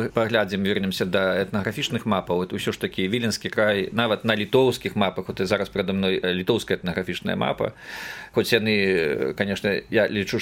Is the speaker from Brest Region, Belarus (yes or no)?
no; Grodno Region, Belarus; Так, Ракі, это акурат недалёка ад маёй роднай вёскі, это поўнач Шушынскага раёна, Красная. Я вельмі добра ведаю гэта беларуска-літоўскае памежжа.